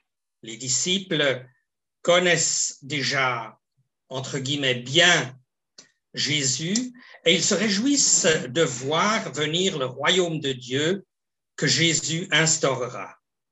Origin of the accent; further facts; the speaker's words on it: Switzerland; Une telle crise, peut-être dans quelques pays en Afrique ou en Chine, mais pas chez nous en Suisse.